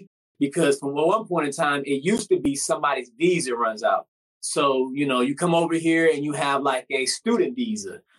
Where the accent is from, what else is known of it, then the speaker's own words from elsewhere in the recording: United States; as an American, yes, deport them